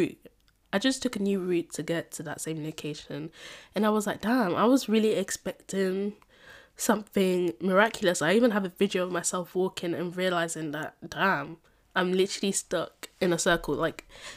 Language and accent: English; London, United Kingdom; So here I am thinking, okay, so I'm from London, I'm very much a city girl.